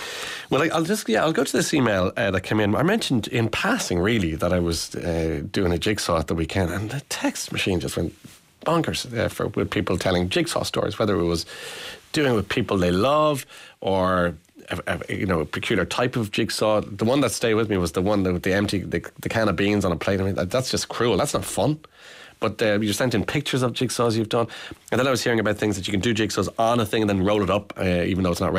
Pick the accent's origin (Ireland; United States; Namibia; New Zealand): Ireland; Dublin, Leinster; when I was growing up in Leopardstown. That's in Dublin also.